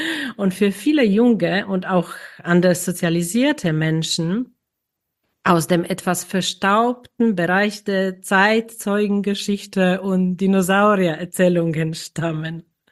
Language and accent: German; Poland; German is a second language; moved away as an adult; Ich bin vom selben Jahrgang wie Sie, 1965. Und ich komme aus Polen, wo ich bis Ende 1989 lebte.